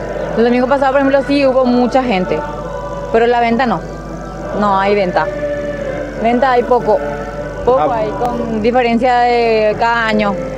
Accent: Asunción, Paraguay; No, nosotros somos de Asunción

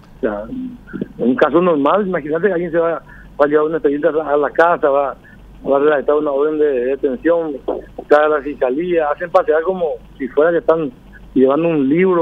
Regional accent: Guairá, Paraguay; nos duele muchísimo como paraguayos y como guaireños.

